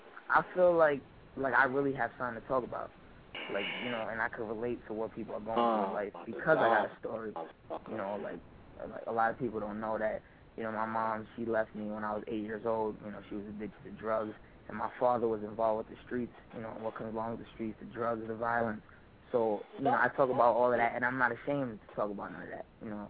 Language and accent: English; Rhode Island, United States; but I'm originally from Rhode Island, like I said. So I was doing like a lot of local shows when I was 8 years old.